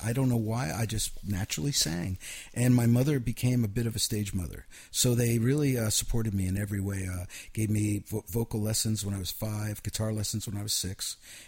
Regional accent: Pennsylvania, United States; And I grew up in Pennsylvania, a small town. There was a sheep farm right behind the house, woods and fields, and I went from being born in a city to being a country kid, basically.

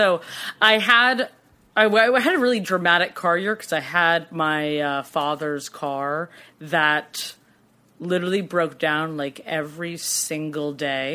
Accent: Cambridge, Massachusetts, United States; Yeah, so not really planning on going back there, from Cambridge specifically.

